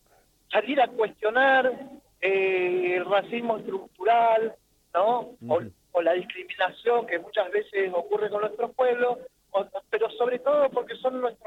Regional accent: Trelew, Chubut, Argentina; yo soy del Chubut de Trelew, yo soy mapuche de allá.

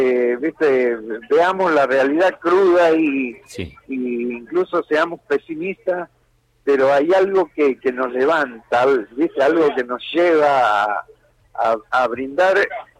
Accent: Villa Caraza, Buenos Aires Province, Argentina; yo he vivido en Villa Caraza, cuando era chico, en Villa Caraza, pegado a Villa Fiorito.

